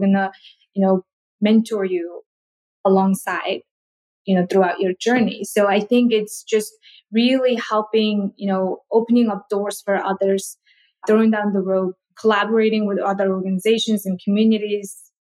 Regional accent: Mongolia; So growing up in Mongolia, I didn't get to eat a lot of fruit because it's just so expensive and we don't have a lot.

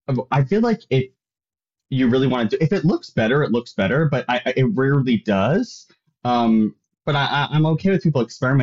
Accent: New York, United States; I am Italian. I'm Italian and Irish. I grew up on Long Island.

